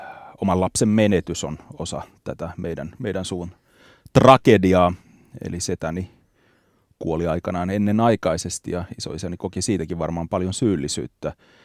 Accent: Nastola, Päijät-Häme, Finland; Mä oon lapsuuteni elänyt Hämeessä, Nastolassa, Lahden kupeessa ja mulla oli mummola Savossa, Iisalmessa.

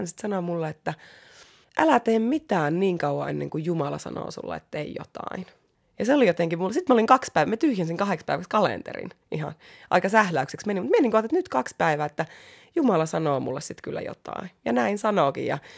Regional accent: Eastern Finland, Finland; now in Helsinki, Finland; mie oon kokenut Helsinkiin muutettua, niin mä oon Itä-Suomesta tosiaan kotoisin, niin että on välillä vaikea olla myös yksin.

